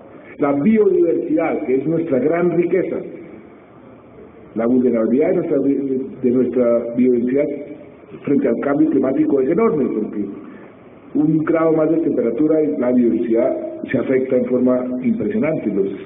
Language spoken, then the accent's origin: Spanish; Colombia; por nuestros propios intereses como colombianos